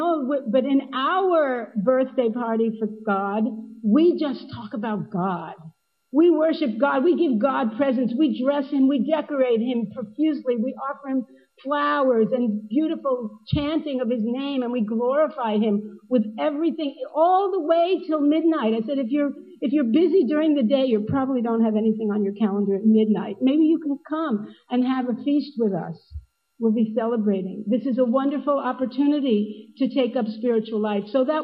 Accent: Alachua, Florida, United States; "Where are you from?" "I'm from Alachua."

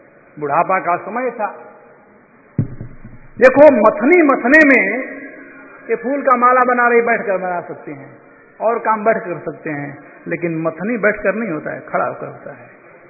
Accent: Bihar, India; हमारे यहां बिहार में कहते हैं

